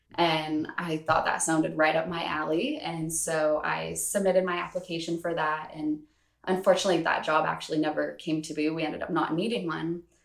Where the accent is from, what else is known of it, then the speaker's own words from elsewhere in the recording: California, United States; moved away as an adult; now in Washington, United States; So I am actually originally from California. My fiance moved up to Washington for work